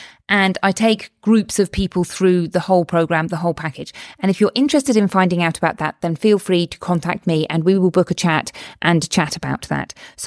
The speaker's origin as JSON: {"language": "English", "country": "United Kingdom", "said": "you may tell that I'm from the United Kingdom"}